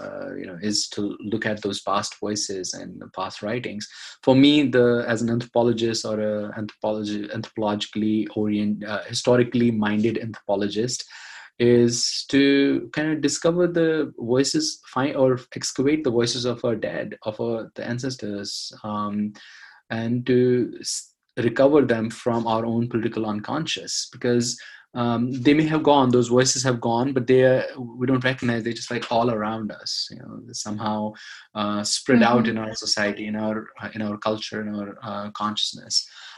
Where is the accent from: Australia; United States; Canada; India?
India; Jammu and Kashmir; I grew up in Kashmir, and just like both of you, we have seen the 1990s